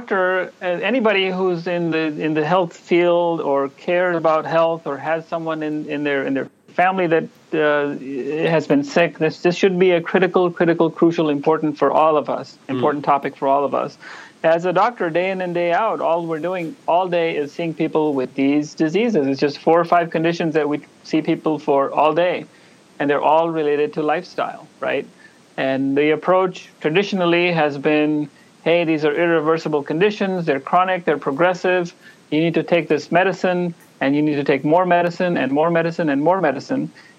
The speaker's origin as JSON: {"language": "English", "town": "New Delhi", "region": "Delhi", "country": "India", "tie": "born or raised there", "said": "Okay, well, I grew up in New Delhi, India, yep. Not that far from where you are."}